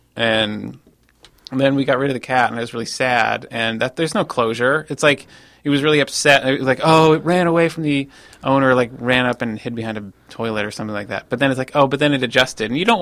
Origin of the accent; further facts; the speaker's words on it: Laconia, New Hampshire, United States; Laconia, New Hampshire.